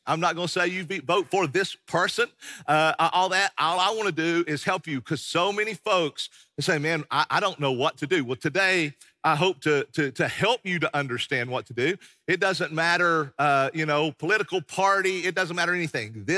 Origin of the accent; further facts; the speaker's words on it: United States; I'm an American. I was born an American, and I love this country.